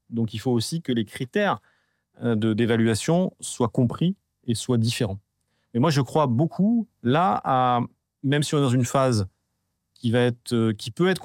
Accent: Marseille, Provence-Alpes-Côte d'Azur, France; born there; moi je suis né à Marseille, donc j'ai d'autant plus de chance

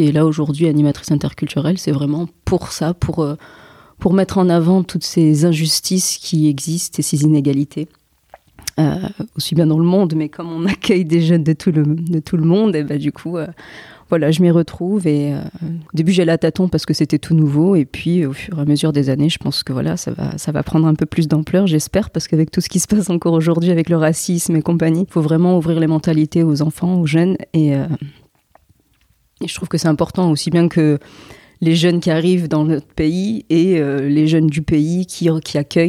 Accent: Nice, Provence-Alpes-Côte d'Azur, France; Je suis originaire de Nice, mais il n'y avait pas de boulot.

